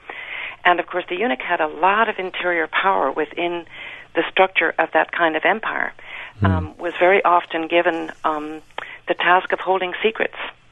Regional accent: Ireland; I grew up in Ireland and was blessed with a dad who read aloud to us.

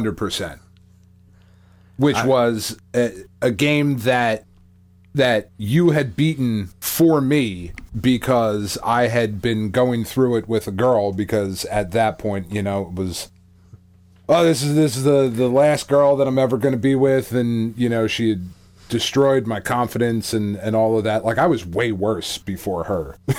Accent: Williamstown, New Jersey, United States; I'm not going to tell any of you creeps where I live now, but I grew up in Williamstown, New Jersey.

